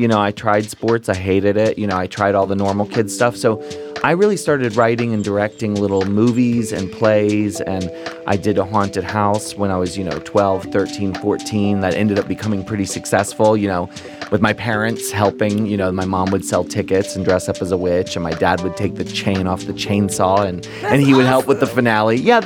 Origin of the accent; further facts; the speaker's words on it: Annapolis, Maryland, United States; growing up in Maryland, and being raised in a very Catholic school environment and growing up in Annapolis, I felt like an outsider